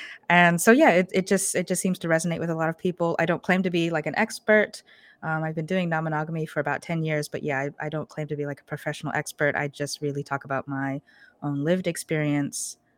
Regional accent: Portland, Oregon, United States; I'm born and raised in Portland, Oregon. My family is from Taiwan and China.

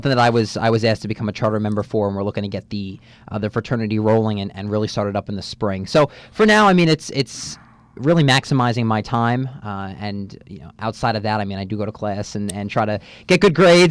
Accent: Jersey City, New Jersey, United States; also born or lived in Matawan; I'm originally from Mattawan. I was born and raised for a number of years in Jersey City before we moved over to suburbia, New Jersey, as I like to call it.

